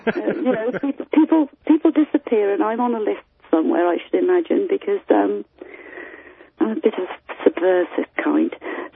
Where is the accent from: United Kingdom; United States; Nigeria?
United Kingdom; Wales; now in England; Well, actually, I'm a Welsh exile in England.